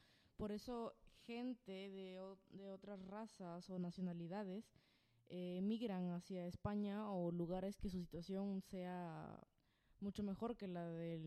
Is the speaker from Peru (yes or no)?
yes; Peru; Sin embargo, en Perú, de donde vengo, también aún hay racismo